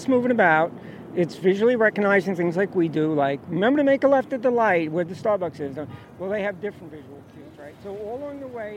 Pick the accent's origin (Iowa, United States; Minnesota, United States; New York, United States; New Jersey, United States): New York, United States; New York City; I said, I'm from New York.